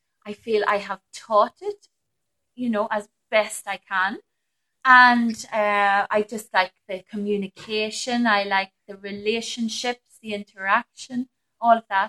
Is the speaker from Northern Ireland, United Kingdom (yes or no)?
yes; Northern Ireland, United Kingdom; Well, as you know, I'm Irish. I'm from Northern Ireland, yeah?